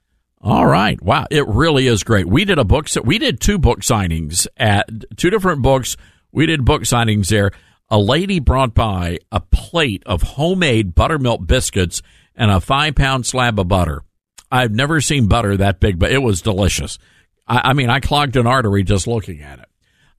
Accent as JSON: {"language": "English", "region": "Tennessee", "country": "United States", "said": "Well, I'm from Tennessee, so you know I got a Memphis dry rub thing going on here, Wayne."}